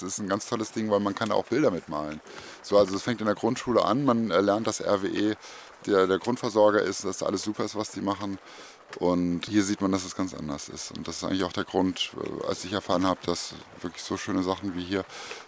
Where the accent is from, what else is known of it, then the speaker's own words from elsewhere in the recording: Cologne, North Rhine-Westphalia, Germany; Ich bin im Westen Kölns aufgewachsen, wo diese riesige Stromleitung von RWE durchläuft und auch der Randkanal.